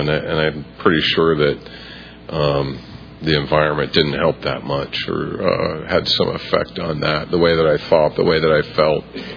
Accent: Iowa, United States; And I grew up in Iowa, northeast Iowa, town of 500 people, surrounded by cornfields and cows and pigs, and there was no stoplight in town

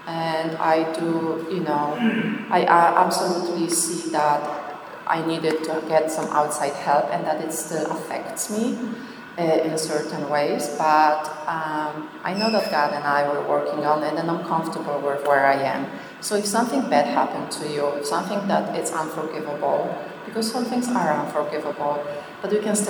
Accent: Poland; I was born in Poland, born and raised in Poland.

